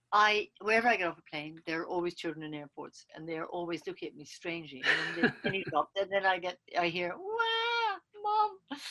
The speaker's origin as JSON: {"language": "English", "town": "Cork", "region": "Munster", "country": "Ireland", "tie": "born or raised there", "said": "You know, I was brought up in Cork"}